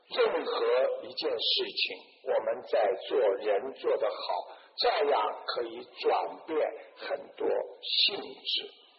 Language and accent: Chinese; China; 你看，这就是我们中国人的智慧